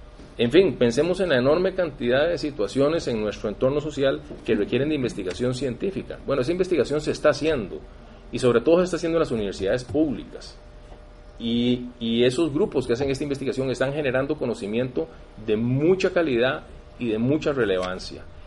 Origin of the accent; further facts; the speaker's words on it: Costa Rica; nos congratulemos todos como universitarios, como costarricenses